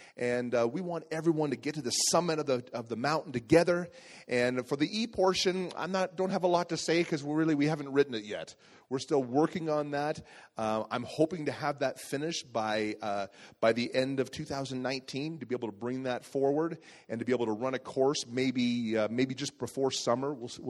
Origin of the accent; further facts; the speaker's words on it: Alberta, Canada; You know, I'm from Alberta, Canada, and this is happening right now in Alberta.